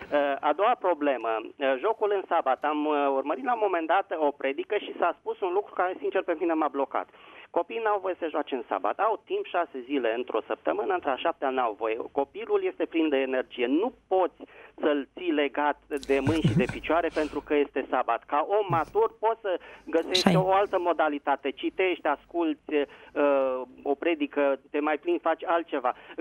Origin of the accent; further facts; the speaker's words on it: Bucharest, Romania; din București.